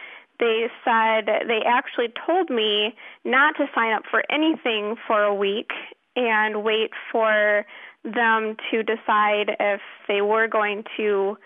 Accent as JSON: {"language": "English", "town": "Grand Blanc", "region": "Michigan", "country": "United States", "said": "I am from Grand Blanc, Michigan, which is a suburb of Flint."}